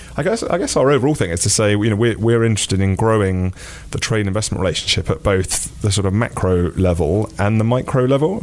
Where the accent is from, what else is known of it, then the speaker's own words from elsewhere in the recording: United Kingdom; now in New York, United States; I'm British. I run the British Department for International Trade here in the US. I'm based in New York